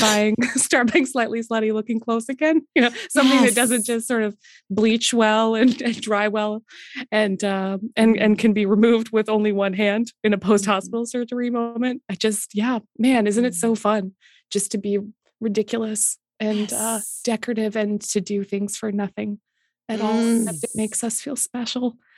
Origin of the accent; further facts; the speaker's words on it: Canada; I accept as a Canadian.